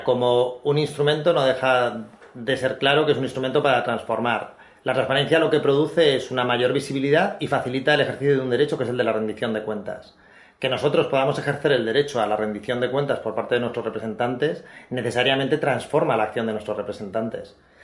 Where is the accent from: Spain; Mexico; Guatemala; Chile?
Spain; Cuenca, Castilla-La Mancha; moved away as an adult; now in Valencia, Spain; las casas colgadas de Cuenca, que es mi ciudad natal y donde me crié hasta los 18 años que me vine para Valencia.